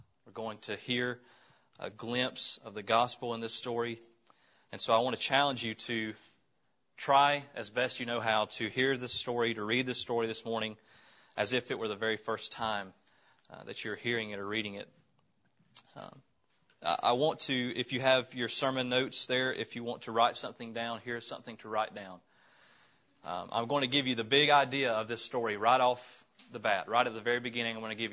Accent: Opp, Alabama, United States; I am from Op, Alabama, a big metropolis of about 5 or 6,000 people. We fondly refer to it as the City of Opportunity because it's spelled O-P-P.

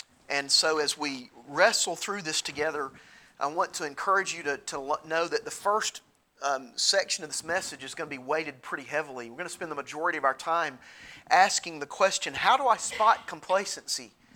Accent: Tennessee, United States; Reminds me of my days growing up in East Tennessee and sledding down the hill in front of our house.

